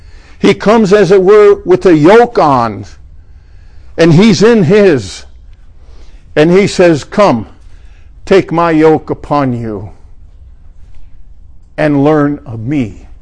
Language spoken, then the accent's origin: English; New York, United States; I grew up in New York, but I've been around country people enough, so I know what a yoke is.